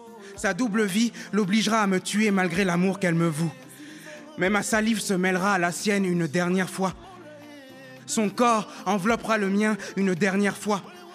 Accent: Kinshasa, DR Congo; born there; Je viens de Kinshasa, ville qui m'a vu naître, qui a survécu à la catastrophe humaine.

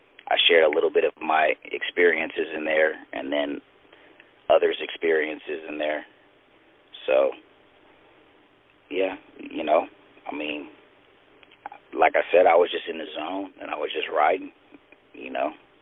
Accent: Marin City, California, United States; also born or lived in Richmond, California; I'm originally from Marin City, but I spent a lot of time in Richmond, California, too. So I went to high school out there.

